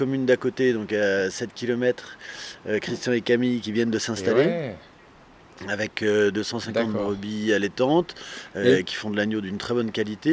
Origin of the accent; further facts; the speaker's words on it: Lyon, Auvergne-Rhône-Alpes, France; Donc j'ai grandi à Lyon.